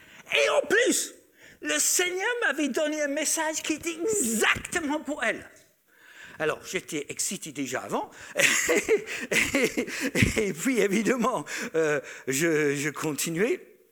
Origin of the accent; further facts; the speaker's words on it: France; On est des Français quand même. Des chrétiens.